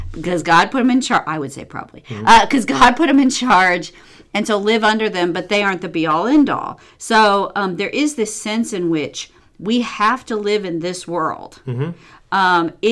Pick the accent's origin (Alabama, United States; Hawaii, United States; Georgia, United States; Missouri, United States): Missouri, United States; now in Arkansas, United States; White American woman, middle-aged, who grew up in Missouri and now lives in Arkansas.